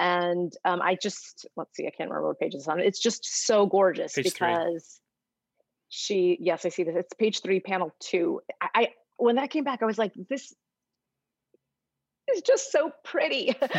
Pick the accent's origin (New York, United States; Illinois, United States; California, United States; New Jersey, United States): Illinois, United States; Chicago; Well, the bean, so Chicago's my hometown, so it was nice to be able to have that little piece in there.